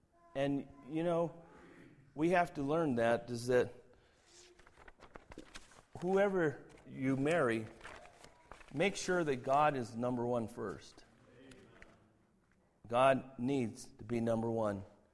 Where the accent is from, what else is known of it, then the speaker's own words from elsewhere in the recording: Los Angeles, California, United States; I'm from Los Angeles, and that's a place where it seems like everybody has to be beautiful